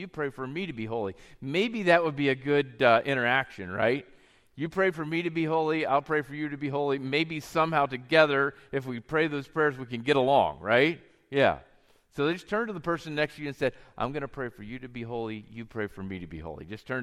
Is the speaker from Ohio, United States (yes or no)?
no; Lewistown, Pennsylvania, United States; In the church that I grew up in Lewistown, Pennsylvania, it looked something like this.